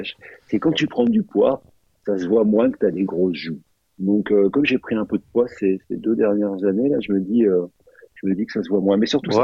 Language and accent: French; Blaye, Nouvelle-Aquitaine, France; born there; je suis né à Blaye-Blaye, mais je ne sais pas si ça se dit, ça. C'est en Gironde